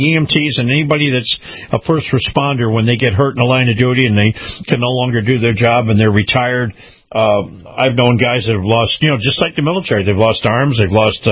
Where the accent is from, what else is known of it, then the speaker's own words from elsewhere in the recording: Florida, United States; even though I came from Florida, I was able to save money